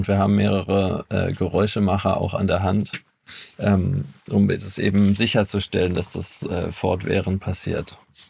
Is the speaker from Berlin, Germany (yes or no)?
yes; Berlin, Germany; Und ich als Berliner vermisse sie schmerzlich und habe sie hier wiedergefunden.